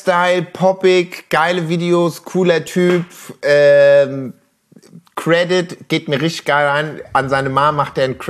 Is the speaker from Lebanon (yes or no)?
no; Switzerland; now in Berlin, Germany; ich bin Schweizer, ich habe es saulange nicht mehr gemacht, weil, weißt du, von Berlin in die Schweiz oder Frankreich viel zu weit.